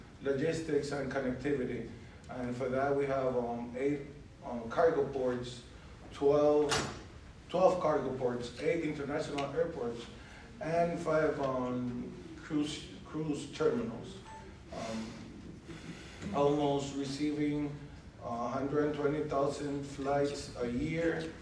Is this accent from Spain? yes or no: no; Dominican Republic; Básicamente eso es lo que compone lo que somos como dominicanos